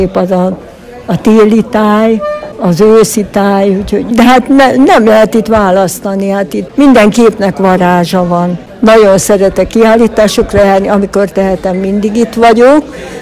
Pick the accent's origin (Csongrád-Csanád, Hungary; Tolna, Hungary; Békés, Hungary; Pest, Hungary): Tolna, Hungary; Paks; Én Paksi lévén hát nagyon sok ismerős helyet felfedeztem.